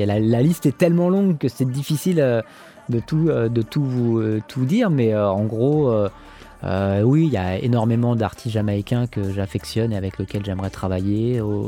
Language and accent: French; France; en tant que français